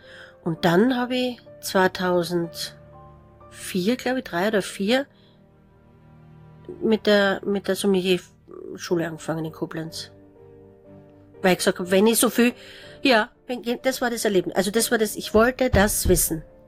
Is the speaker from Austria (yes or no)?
yes; Styria, Austria